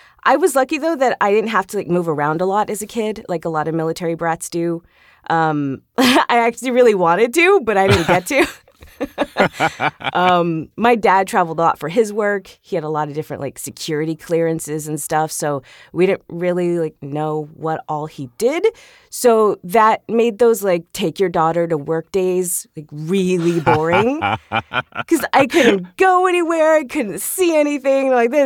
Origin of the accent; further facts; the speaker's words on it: Corpus Christi, Texas, United States; I was born in South Texas in a town called Corpus Christi, which is by South Padre Island